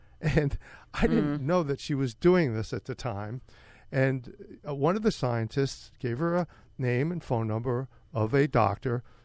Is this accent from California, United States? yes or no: no; Miami, Florida, United States; I'm a Florida boy. I grew up in Miami. I went to high school in Miami.